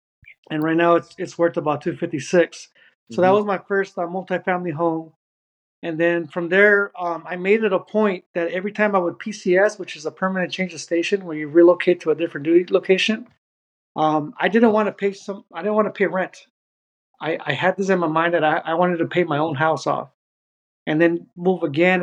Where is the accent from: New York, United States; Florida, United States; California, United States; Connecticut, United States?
California, United States; Pomona; now in Fort Hood, United States; I'm from Los Angeles, California area, specifically Pomona, California. I grew up there, graduated high school there in 2006.